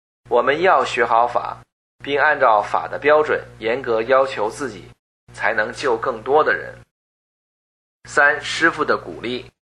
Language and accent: Chinese; Hebei, China; 我在华北油田长大，邪党对国企人们的思想控制是极其严的。